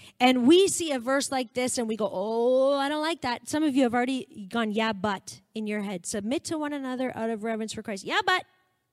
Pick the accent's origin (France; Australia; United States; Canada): Canada; we're Canadian, we're super polite